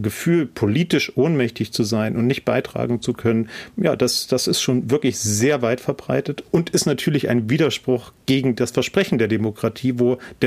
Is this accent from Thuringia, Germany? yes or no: yes; Arnstadt, Thuringia, Germany; Ich bin in Thüringen aufgewachsen. aufgewachsen in einer Kleinstadt oder nahe einer Kleinstadt, Arnstadt